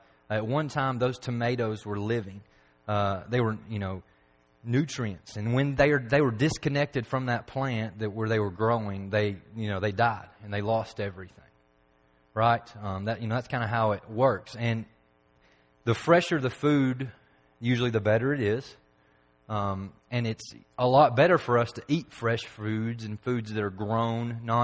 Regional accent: McMinnville, Oregon, United States; even though I'm from McMinnville, and even though I was born in Biola, and my parents were farmers for a little while, and I've got farming background, I grew up on a farm for 4 years, and then we moved to the city of McMinnville

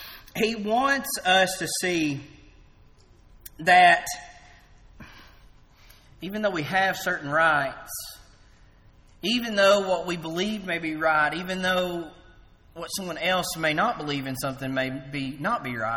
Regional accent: the South, United States; accent: southern; I didn't even know I had a southern accent until I moved away from college.

